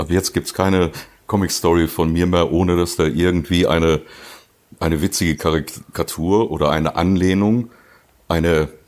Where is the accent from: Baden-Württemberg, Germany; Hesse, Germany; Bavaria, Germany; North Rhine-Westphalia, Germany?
North Rhine-Westphalia, Germany; Duisburg; born there; Ich bin ja gebürtiger Duisburger.